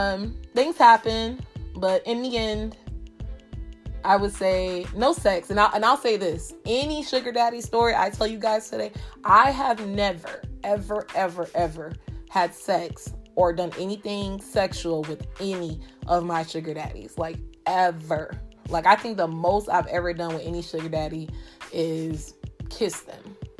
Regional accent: Miami, Florida, United States; I'm from Miami.

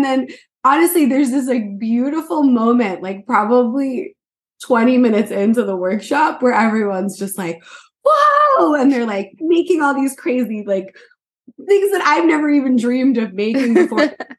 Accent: New York, United States; everyone's like, oh, where are you from? You're like, oh, I'm from New York. It's not the city, you know what I mean?

